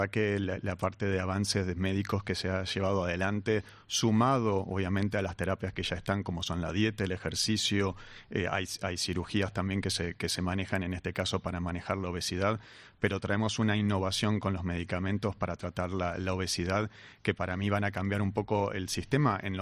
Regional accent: Argentina; uno de los cuales es el en donde yo nací, soy argentino, capaz muchos notarán mi acento

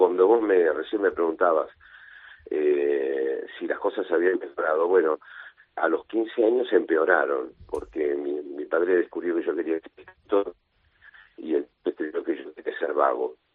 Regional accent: Buenos Aires, Argentina; como todos éramos asturianos en casa, yo soy el primer argentino, hablábamos bable mezclado con el español. Cuando yo salí al colegio en Buenos Aires, los chicos empezaron a burlarse de mí, de cómo hablaba

